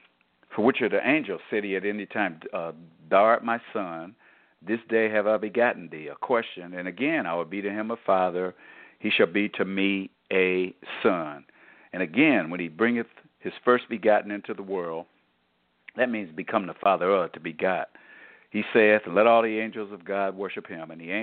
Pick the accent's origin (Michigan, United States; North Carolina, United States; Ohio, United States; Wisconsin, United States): Michigan, United States; now in Florida, United States; I'm from Michigan, and I had lived in Michigan all my life until last year. I just moved to a warmer climate, which is the state of Florida.